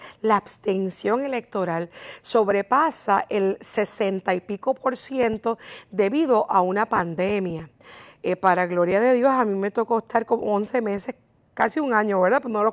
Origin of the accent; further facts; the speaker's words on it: Aguadilla, Puerto Rico; Yo nací en Aguadilla. Yo me crié en Aguadilla. Yo estudié en Aguadilla. Yo me gradué en Aguadilla, recinto universitario Mayagüez. Yo estudié Derecho en Aguadilla.